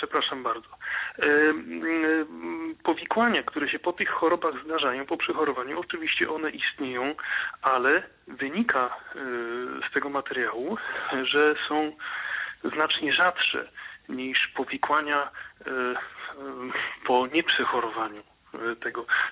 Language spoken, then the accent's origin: Polish; Kuyavian-Pomeranian Voivodeship, Poland; Ja jestem lekarzem z Kujawsko-Pomorskiego.